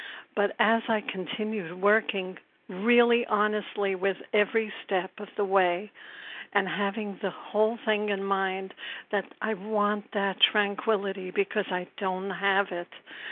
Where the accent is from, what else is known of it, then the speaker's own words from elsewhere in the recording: Brooklyn, New York, United States; I'm from Brooklyn, New York.